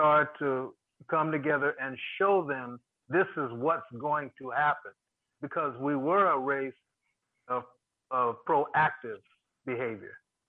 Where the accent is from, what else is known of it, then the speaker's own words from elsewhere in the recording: Pasadena, California, United States; I'm from Pasadena